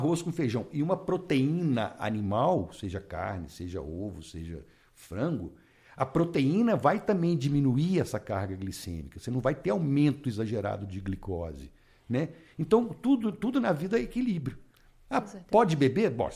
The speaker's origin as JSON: {"language": "Portuguese", "country": "Brazil", "said": "Nós, enquanto brasileiros, nós temos o privilégio de ter o arroz com feijão."}